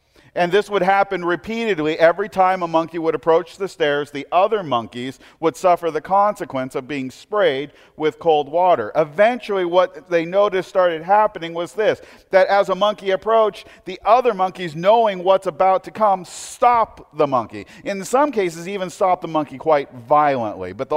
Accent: Portland, Oregon, United States; Okay, now I grew up in Portland.

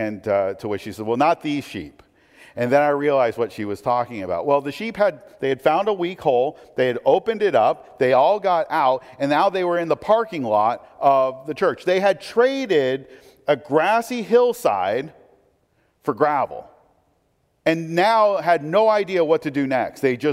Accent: Portland, Oregon, United States; I mean, I grew up in Portland. You don't have sheep in Portland, okay?

